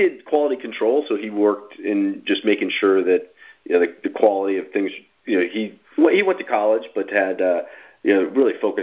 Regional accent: Southbury, Connecticut, United States; Yeah, Chris, I grew up in Southbury, Connecticut, so not too far from where you are, and grew up middle class.

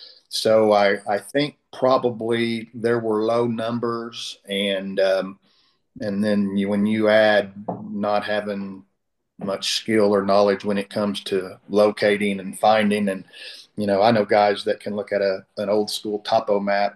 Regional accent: Beggs, Oklahoma, United States; now in Tulsa, United States; I'm from Beggs, Oklahoma, about 30 miles south of Tulsa.

